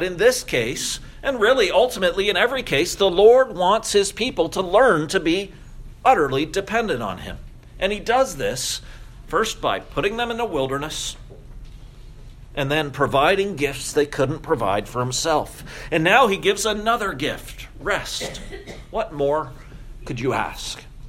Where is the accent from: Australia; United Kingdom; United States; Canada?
Canada; St. Thomas, Ontario; We'd drive down the main street of my hometown, St. Thomas, on a Sunday